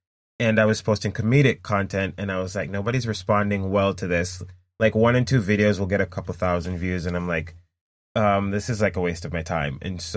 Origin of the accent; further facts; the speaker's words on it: Jamaica; moved away as an adult; now in United States; So I was born and raised in Jamaica. I moved to the US like about 10 years ago, I want to say, and I was living in Virginia Beach for like 5 years. And then I moved to Maine